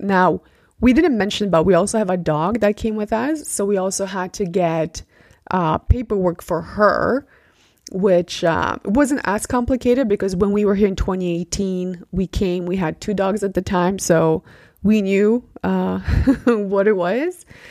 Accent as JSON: {"language": "English", "country": "Canada", "tie": "born or raised there", "also_born_or_lived": "Poland", "lives_now": "Italy", "said": "So I was born in Poland, moved to Canada when I was a kid."}